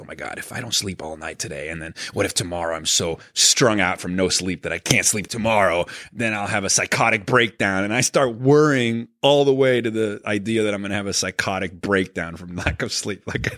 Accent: Venezuela; And, you know, maybe it's the Jewish upbringing. Maybe it's the child of divorce. Maybe it's growing up in Venezuela, you know, where crime and home invasions were always like a threat.

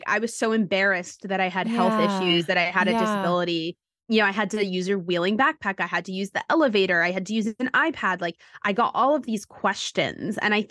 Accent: New York City, New York, United States; Growing up in New York City, and, you know, around great food, healthy options, like a lot of options even

